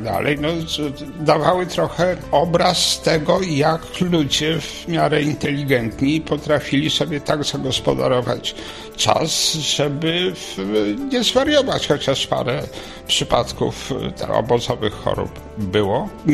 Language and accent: Polish; Warsaw, Masovian Voivodeship, Poland; also born or lived in Silesia; Do Warszawy wróciliśmy w 1949 roku, ja miałem 3 lata wtedy. I chyba to był taki szok dla mnie, małego dziecka, przeniesienie się z Kuźni Raciborskiej, właściwie wioski, wtedy częściowo opustoszałej